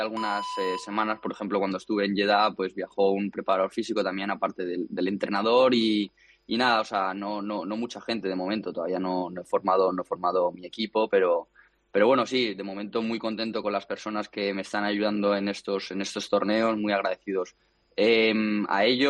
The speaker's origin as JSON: {"language": "Spanish", "town": "Leganés", "region": "Community of Madrid", "country": "Spain", "tie": "born or raised there", "said": "yo soy de Madrid, de pequeño vivía en Leganés y bueno, y ahora vivo un poco más cerca del Club de Tenis San Martín"}